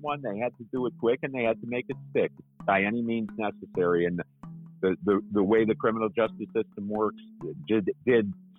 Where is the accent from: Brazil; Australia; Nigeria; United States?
United States; Cleveland, Ohio; I grew up in Cleveland, Ohio, and you know, North Carolina and Robeson in particular were mysteries to me.